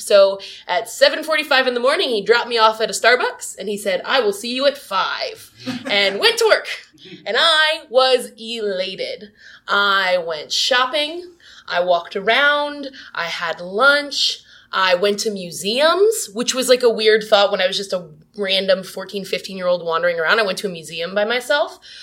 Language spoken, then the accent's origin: English; East Coast, United States; I am from the East Coast, where everything is indeed disturbingly close together.